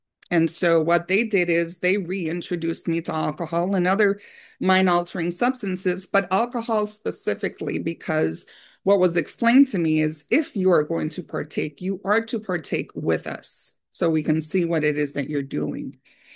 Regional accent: New York, United States; So I will say that I am a New Yorker, Puerto Rican

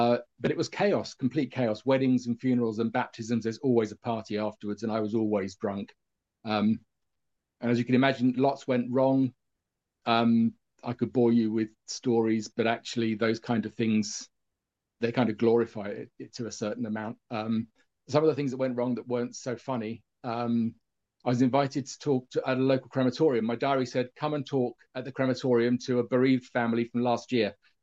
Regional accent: London, United Kingdom; born there; I was born in London, England, 7 minutes after my twin brother

